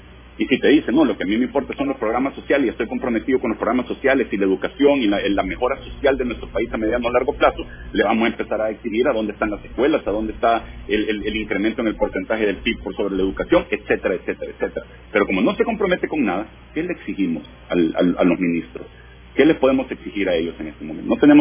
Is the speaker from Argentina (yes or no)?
no; El Salvador; porque soy salvadoreño y la voy a apoyar, no importa qué.